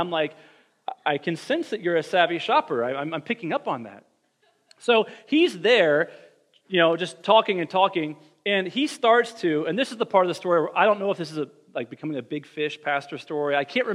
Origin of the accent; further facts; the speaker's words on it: Ohio, United States; So as many of you know, I grew up in Ohio, and my wife is Floridian, born and raised.